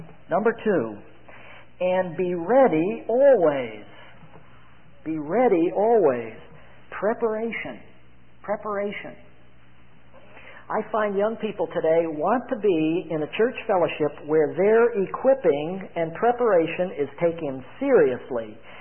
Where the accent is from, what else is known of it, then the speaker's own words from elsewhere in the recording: Bethany, Connecticut, United States; I said, I'm from Connecticut. He said, where in Connecticut? I said, Bethany, Connecticut.